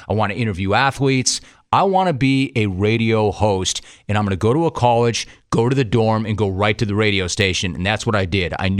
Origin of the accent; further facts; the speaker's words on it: Los Angeles, California, United States; When I grew up in Los Angeles, I was an LA native. I was a Dodger fan.